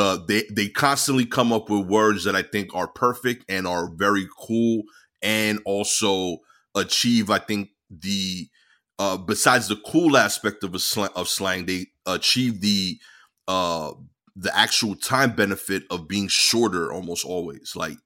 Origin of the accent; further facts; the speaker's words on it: Brooklyn, New York, United States; accent: Brooklyn; Like, I'm super Brooklyn, obviously, but my favorite accent East Coast is actually Philly's.